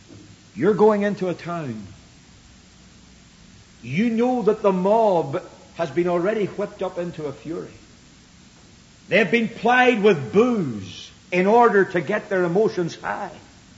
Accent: Ireland; now in United States; It's very interesting to me as an Irishman that even the densely Roman Catholic south of Ireland yielded a fruitful harvest of souls for Jesus Christ

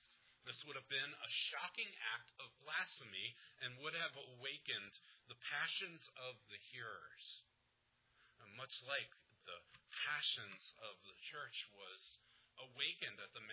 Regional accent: Philadelphia, Pennsylvania, United States; I grew up in Philadelphia

